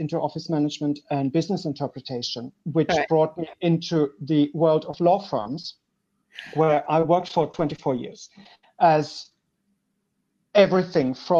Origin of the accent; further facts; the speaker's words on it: Germany; English is a second language; moved away as an adult; now in Belgium; By studies, I'm a translator. I studied in Germany. I'm originally from Germany. But I moved through all kinds of things because translating is kind of a not so well paid job.